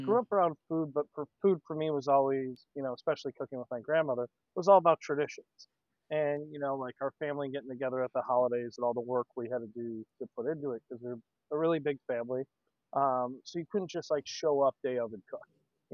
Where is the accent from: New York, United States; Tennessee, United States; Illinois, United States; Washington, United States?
Illinois, United States; Chicago; where I grew up on the South Side, most of the restaurants were fast food or pizza places.